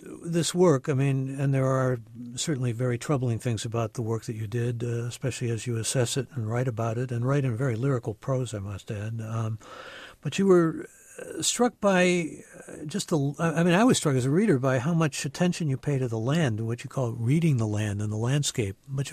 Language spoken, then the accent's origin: English; Southwest, United States; And for somebody growing up in the Southwest, it was a pretty good job.